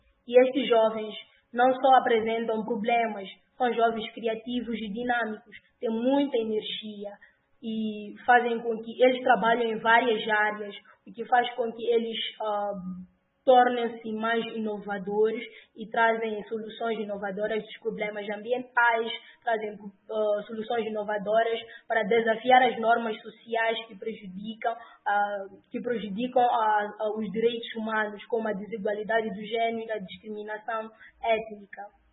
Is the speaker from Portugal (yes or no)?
no; Mozambique; para a minha casa, para a minha terra, Moçambique